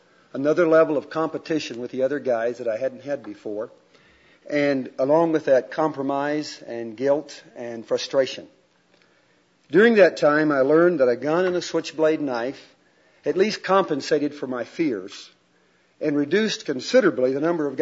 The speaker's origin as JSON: {"language": "English", "town": "Fort Worth", "region": "Texas", "country": "United States", "tie": "born or raised there", "said": "modest or low-income home on the outskirts of Fort Worth, Texas. You saw downstairs Fort Worth. That's my hometown."}